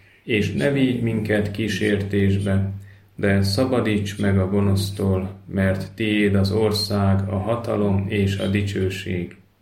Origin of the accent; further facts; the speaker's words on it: Siófok, Somogy, Hungary; 4 gyerekes családból származom. Siófokon születtem, ott nőttem föl.